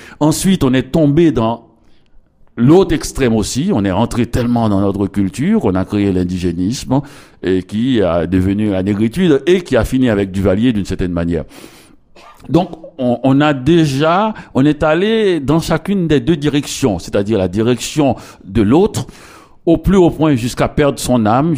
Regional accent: Petit-Goâve, Ouest, Haiti; Donc, Petit Gouave, j'ai passé mon enfance à Petit Gouave.

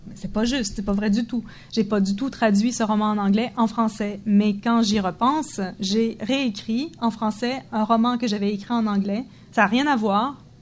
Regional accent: Ontario, Canada; also born or lived in United States / England; je suis franco-ontarienne, je suis pas québécoise. Enfin, à l'origine. Et étant franco-ontarienne, on a un rapport différent à la langue française, je pense, même si mes parents étaient québécois, bon, tout ça. Et après, je suis passée par les États-Unis, l'Angleterre

